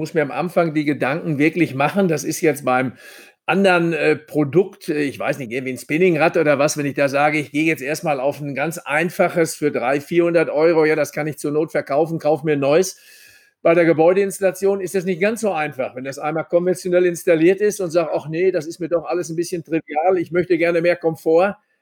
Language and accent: German; North Rhine-Westphalia, Germany; So ist es bei uns im Sauerland.